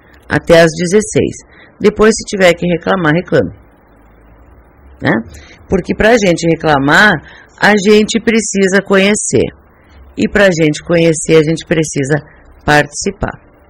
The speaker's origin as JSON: {"language": "Portuguese", "town": "Tupanciretã", "region": "Rio Grande do Sul", "country": "Brazil", "lives_now": "Espumoso, Brazil", "said": "Eu sou de Tupanciretã, moro em Espumoso. Eu sou espumosense."}